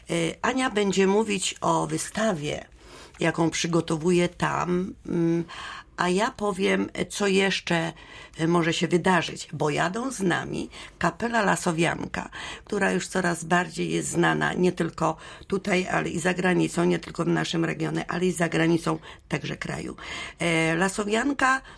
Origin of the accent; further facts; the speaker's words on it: Nowa Sarzyna, Subcarpathian Voivodeship, Poland; Ja pochodzę z Nowej Sarzyny